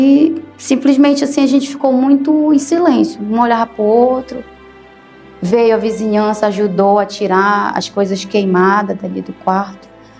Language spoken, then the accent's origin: Portuguese; Amazonas, Brazil; moved away as an adult; now in Santarém, Brazil; moro atualmente em Santarém, que é uma cidade que me acolheu. Eu sou da terra, mas me criei no Amazonas e voltei para cá para ter qualidade de vida.